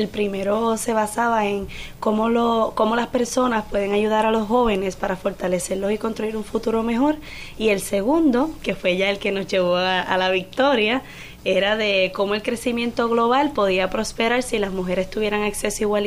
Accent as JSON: {"language": "Spanish", "town": "Humacao", "country": "Puerto Rico", "said": "Pues mira, yo soy del pueblo de Humacao, okay."}